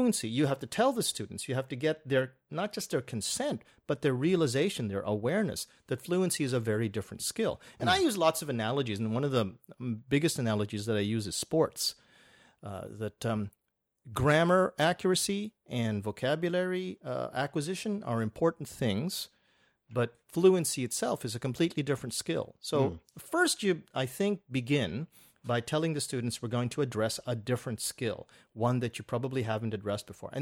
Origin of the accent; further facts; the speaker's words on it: Canada; I'm from Canada